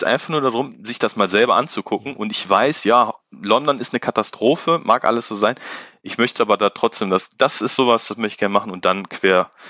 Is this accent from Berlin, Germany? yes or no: no; North Rhine-Westphalia, Germany; also ich komme aus dem Rheinland, Kölner Umland, Bergisches Land.